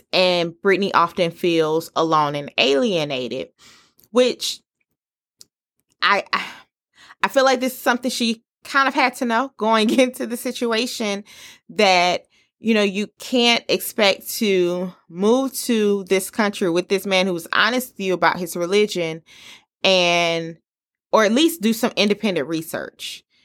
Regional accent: the South, United States; which I'm from the South, and I'm not even sure where Hazelhurst, Georgia is.

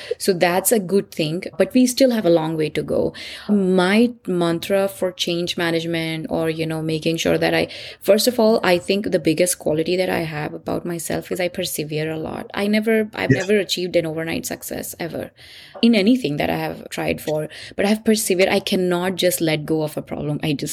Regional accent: India; moved away as an adult; I was born and raised in India.

